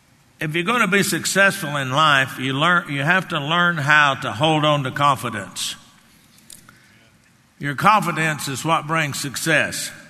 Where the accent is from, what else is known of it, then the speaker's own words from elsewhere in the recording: Texas, United States; I'm being from Texas. I know a little bit about riding horses.